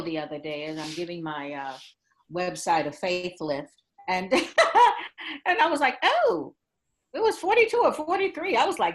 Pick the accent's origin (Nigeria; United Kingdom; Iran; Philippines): United Kingdom; London; born there; also born or lived in Barbados / United States; Well, actually, I'm a Chelsea girl. I was born in London.